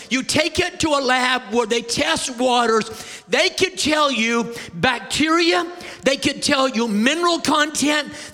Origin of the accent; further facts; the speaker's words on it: Canada; also born or lived in Maine, United States; I am a Canadian, man, I have lived in Maine, I've traveled around the world, and so my accent is terrible, okay?